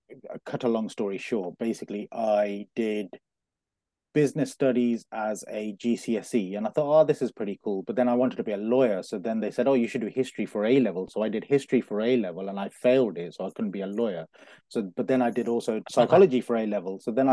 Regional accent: Coventry, West Midlands, United Kingdom; also born or lived in London; I was born in Coventry, born and bred in Coventry. Spent my life here until I moved to London and started a marketing degree.

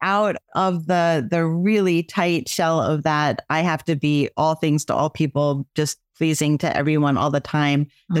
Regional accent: Northeast, United States; So I grew up in the Northeast to a Southern family. My family was all Southerners who, by the time I came around, were pretty much up in the New Jersey, New York area.

